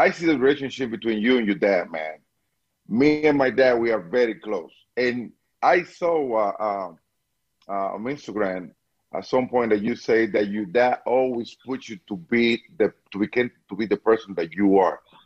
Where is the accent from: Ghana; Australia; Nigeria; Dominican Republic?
Dominican Republic; English is a second language; now in United States; I'm from the Dominican Republic, and I like the American way to teach human beings how to grow up